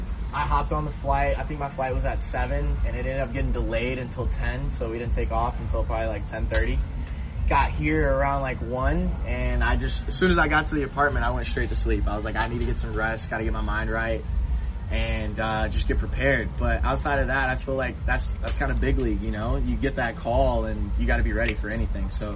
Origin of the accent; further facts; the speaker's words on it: Atlanta, Georgia, United States; I'm from Atlanta, so those guys always get me going